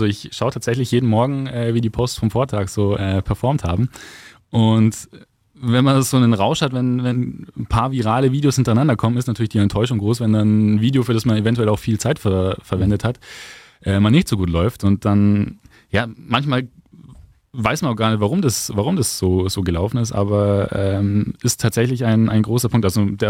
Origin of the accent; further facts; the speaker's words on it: Währingen, Germany; now in Neusses, Germany; Ja, Neusses und damals war es Währingen.